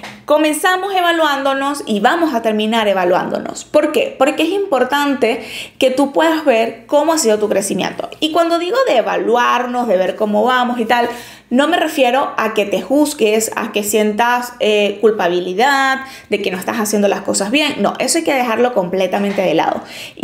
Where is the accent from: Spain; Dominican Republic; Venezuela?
Venezuela; se come en Navidad aquí en mi país, en Venezuela